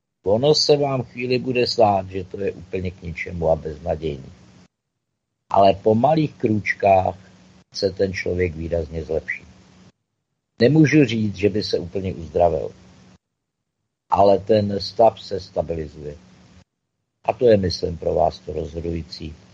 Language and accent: Czech; Prague, Czechia; já jsem z Prahy, ty lidi třeba nejsou z Prahy